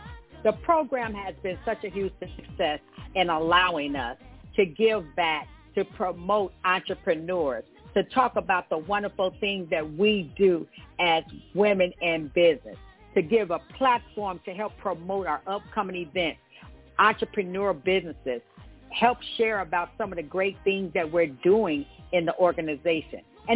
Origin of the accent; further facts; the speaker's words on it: Gary, Indiana, United States; Northwest Indiana, Gary, Indiana, that is my hometown, GI for life.